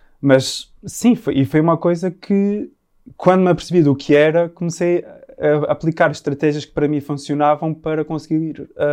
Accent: Azores, Portugal; moved away; eu cresci nos Açores e sempre tive rodeado de natureza e depois, aos 12, 13 anos, fui para os escoteiros.

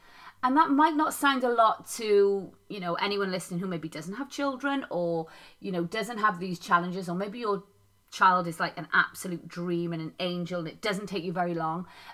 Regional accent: Wales, United Kingdom; We're Welsh, so we use the word kutchy, which means comfortable.

